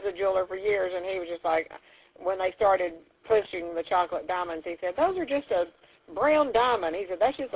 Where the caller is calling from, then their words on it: Waverly, Tennessee, United States; I'm calling from Howell's Jewelry in Waverly, Tennessee.